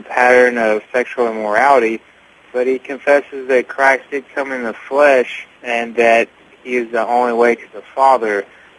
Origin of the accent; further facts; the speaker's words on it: Abilene, Texas, United States; Hi, John. … from Abilene, Texas.